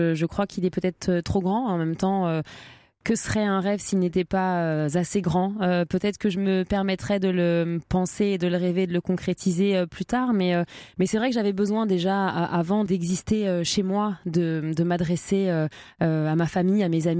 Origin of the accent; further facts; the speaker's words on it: Trappes, Île-de-France, France; je le ressentais déjà très jeune lorsque je disais que je venais de Trappes